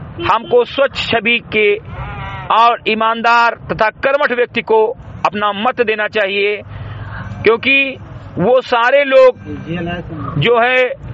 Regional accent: Uttar Pradesh, India; ग्राम सभा सिमरी कटई विकासखंड मेनपुरा जनपद बहराइच का मूल निवासी हूं तथा एक सामाजिक कार्यकर्ता हूं

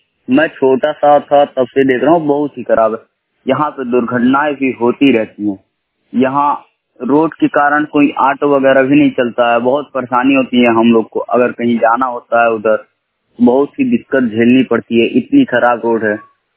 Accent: Uttar Pradesh, India; मैं चौतरवा विलेज से बिलोंग करता हूँ, पोस्ट दुखमा कला और जिला महाराजगंज।

